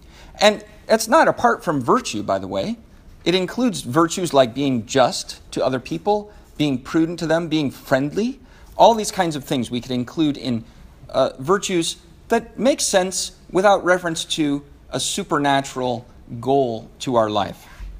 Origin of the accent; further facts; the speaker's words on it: Seattle, Washington, United States; I'm from Seattle. I'm very happy that we have a winning football team.